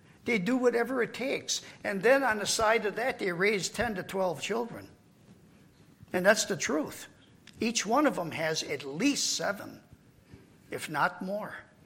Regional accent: England, United Kingdom; they all come around me because I'm an English person, you know.

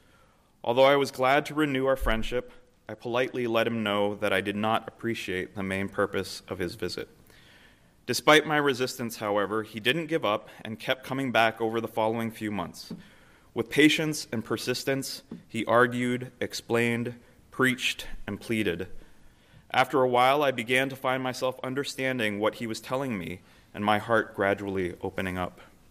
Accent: Toronto, Ontario, Canada; We grew up together in Toronto, lived about 10 minutes from Stephen, Susie, and Christine back in the 70s and 80s.

